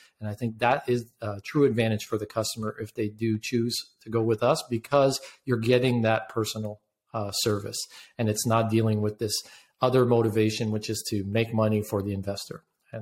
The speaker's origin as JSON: {"language": "English", "country": "Canada", "said": "So as a Canadian, we had to get an E1 visa, which is a visa that allows us to work in the United States."}